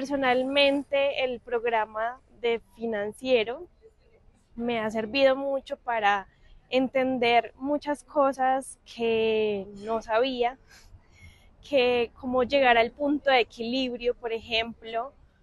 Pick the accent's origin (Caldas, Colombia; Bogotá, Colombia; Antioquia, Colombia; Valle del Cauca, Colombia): Caldas, Colombia; vengo de la vereda Aurora